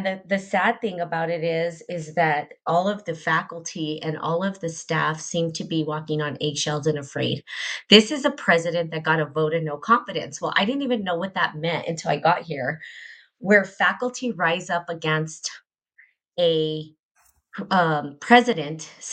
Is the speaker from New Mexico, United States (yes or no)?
yes; New Mexico, United States; I come from New Mexico.